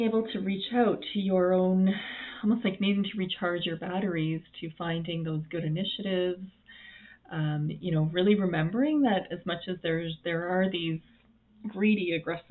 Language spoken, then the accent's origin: English; Canada; I'm Canadian too, so it wasn't even in my own country.